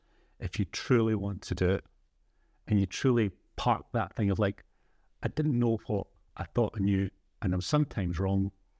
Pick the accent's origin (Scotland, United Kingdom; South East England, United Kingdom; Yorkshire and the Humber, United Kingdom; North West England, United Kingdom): Scotland, United Kingdom; Motherwell; That's right, Motherwell. I'm from Motherwell.